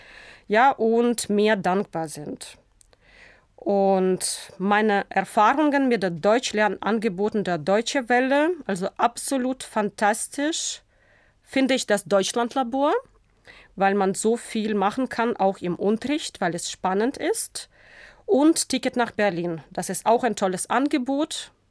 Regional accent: Odesa, Odesa Oblast, Ukraine; German is a second language; ich komme aus der Ukraine, aus der wunderschönen Stadt am Schwarzen Meer, Odessa.

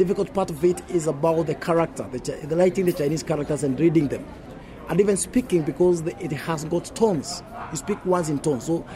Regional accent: Kenya; I'm a Kenyan person.

